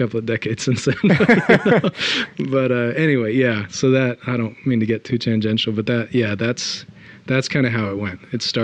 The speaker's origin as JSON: {"language": "English", "region": "Oregon", "country": "United States", "tie": "born or raised there", "said": "Like I was in Oregon at the time. And growing up in Oregon, you, at least rural Oregon, you become a football player or you become a rodeo cowboy."}